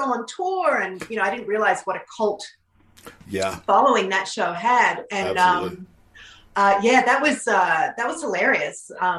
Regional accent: Australia; You know, we're Australian. We come from a bigger country.

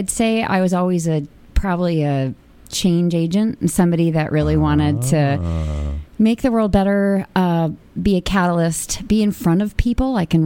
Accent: California, United States; You know, from Boston, but I'm originally from California.

